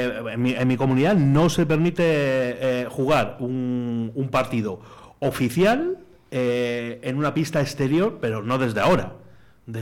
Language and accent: Spanish; Cantabria, Spain; en mi comunidad, yo soy de Cantabria, y está prohibido